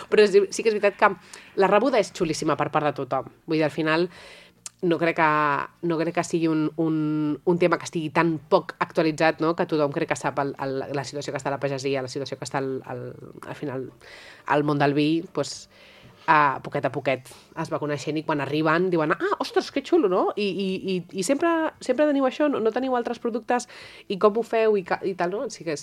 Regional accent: Tarragona, Catalonia, Spain; Jo soc de Tarragona ciutat

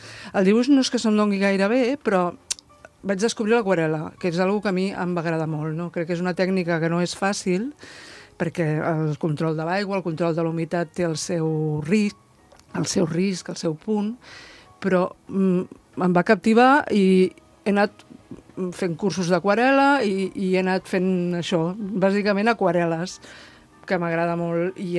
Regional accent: Vilafranca del Penedès, Catalonia, Spain; also born or lived in Barcelona; per mi és la primera vegada que participo al FIRART. Soc de Vilafranca tota la vida, el que passa que he viscut molts anys a Barcelona.

